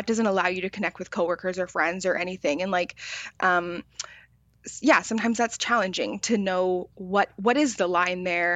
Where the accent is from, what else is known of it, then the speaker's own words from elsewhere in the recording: Victoria, British Columbia, Canada; I grew up in Victoria. And I don't know if you guys know much about Victoria, but it's about like a 3-to-1 ratio of women to men.